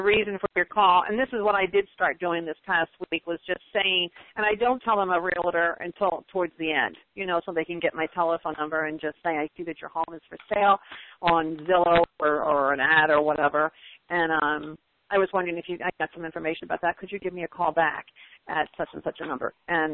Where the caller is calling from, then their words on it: Palm Harbor, Florida, United States; I am here. I'm calling from Palm Harbor, Florida.